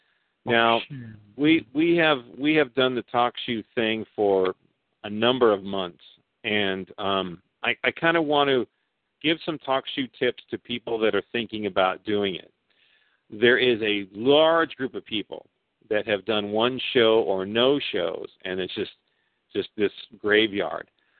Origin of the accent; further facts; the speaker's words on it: California, United States; Let me explain. I'm from California. We try and save whales and deer, and we try to save animals, okay?